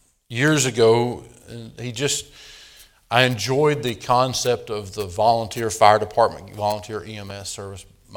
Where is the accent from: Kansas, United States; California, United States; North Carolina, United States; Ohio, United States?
North Carolina, United States; She grew up in Virginia. Of course, I grew up in North Carolina. And we enjoy the small town life, the small community.